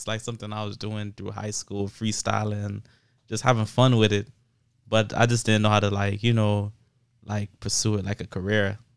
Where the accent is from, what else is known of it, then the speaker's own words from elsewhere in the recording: Miami, Florida, United States; I'm from Miami. You know, I rap from Overtown straight to North Miami. You know, that's where I pretty much grew up around.